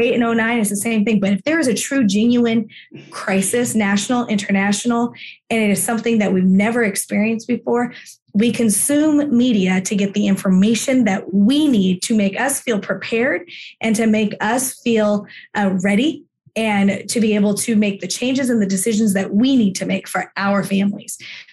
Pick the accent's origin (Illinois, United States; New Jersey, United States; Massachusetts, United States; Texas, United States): New Jersey, United States; I'm from South Jersey originally.